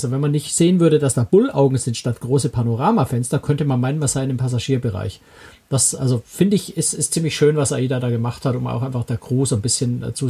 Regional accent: Bavaria, Germany; das erlaube ich mir jetzt mal als Bayer zu sagen

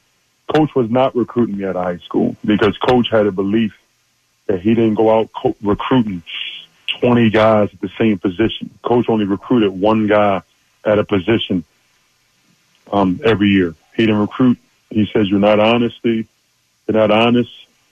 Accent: Philadelphia, Pennsylvania, United States; I was born in Temple Hospital. I was raised pretty much on Temple's campus. And I grew up in a house with no heat, no running water. And I grew up in a drug house.

